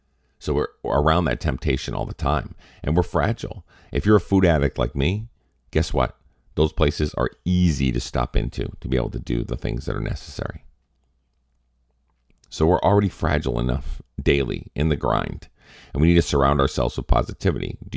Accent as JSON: {"language": "English", "region": "Massachusetts", "country": "United States", "said": "I'm from Massachusetts. So we've got a little bit of an edge to us in Massachusetts."}